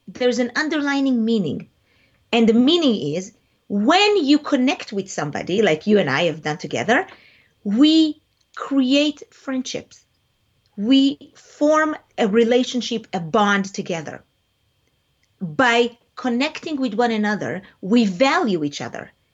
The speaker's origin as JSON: {"language": "English", "country": "Israel", "tie": "born or raised there", "first_language": "Hebrew", "second_language": "English", "said": "So I grew up in Israel. So I speak Hebrew naturally, right? This is my first language."}